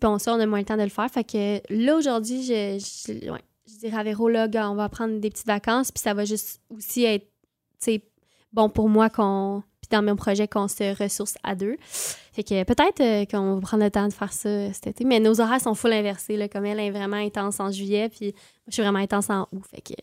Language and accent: French; Quebec, Canada; accent: Québécois; j'ai un accent super québécois dans cette chanson-là